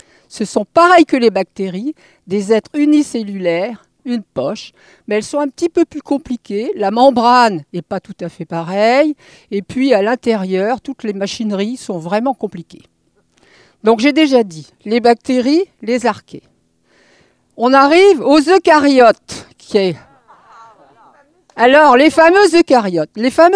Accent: Hauts-de-France, France; also born or lived in United States; je ne suis quand même pas toute jeune, mais je suis donc originaire du Nord et j'ai fait mes études de chimie à Lille.

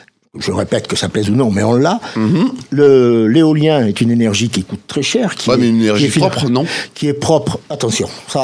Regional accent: France; mais chez nous en France, on nous a dit l'éolien va contribuer à la diminution du CO2

